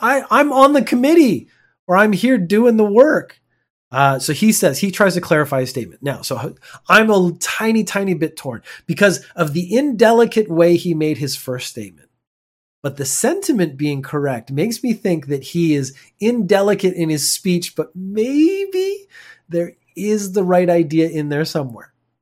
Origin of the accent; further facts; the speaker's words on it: Canada; I'm a Canadian. I mean, we're open, happy people.